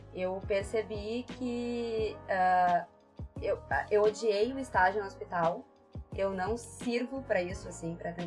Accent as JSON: {"language": "Portuguese", "town": "Porto Alegre", "region": "Rio Grande do Sul", "country": "Brazil", "tie": "born or raised there", "said": "resumidamente, eu sou de Porto Alegre, sempre fui de Porto Alegre."}